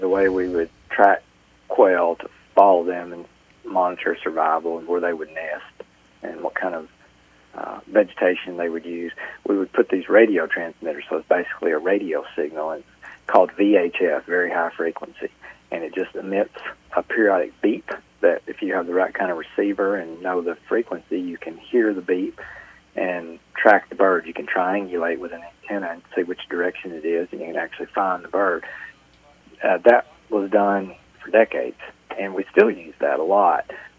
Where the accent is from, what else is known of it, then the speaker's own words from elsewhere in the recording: Tennessee, United States; I grew up in Middle Tennessee in a very rural area. A lot of timber industry there and also row crop and beef cattle and historically dairy.